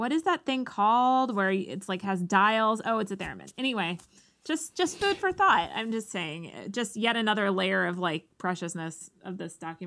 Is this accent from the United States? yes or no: yes; Birmingham, Michigan, United States; I grew up in Oakland County, Michigan, which is where all these murders took place.